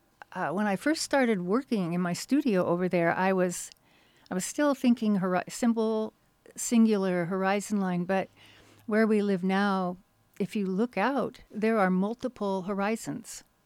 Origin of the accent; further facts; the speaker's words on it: Washington, United States; I grew up in Eastern Washington